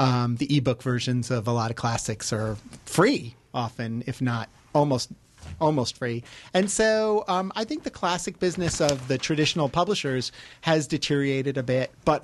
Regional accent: New York, United States; And when I was a teenager, I went into Manhattan, because I grew up in New York

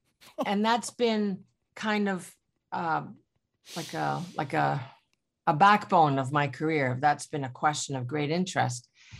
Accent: Greece; I grew up in Greece

